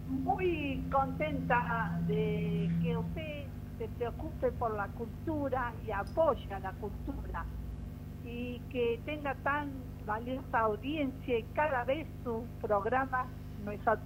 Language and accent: Spanish; Río Cuarto, Córdoba, Argentina; born there; moved away as an adult; now in Córdoba, Argentina; yo vivía, siempre he vivido en el Cerro de las Rosas, nací en Río Cuarto, después me casé, me fui a vivir a Córdoba